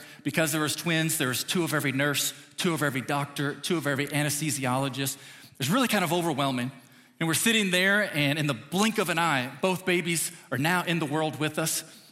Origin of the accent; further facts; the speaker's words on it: Noblesville, Indiana, United States; So I'm from Noblesville, as I've said, and in Noblesville, we interact a little bit. It's a little bit smaller